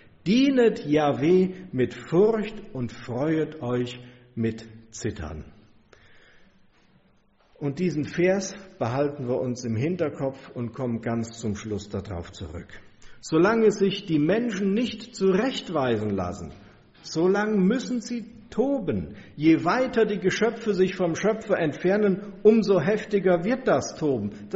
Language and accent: German; Siegen, North Rhine-Westphalia, Germany; Siegen, das ist die Stadt, wo ich geboren bin, wo meine Heimat ist